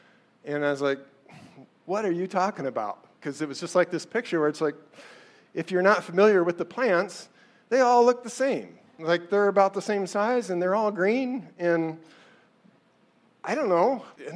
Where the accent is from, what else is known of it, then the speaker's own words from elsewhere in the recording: Council Bluffs, Iowa, United States; I grew up in Council Bluffs, Iowa, on the very western border near Omaha, Nebraska, and it was a pretty agricultural place.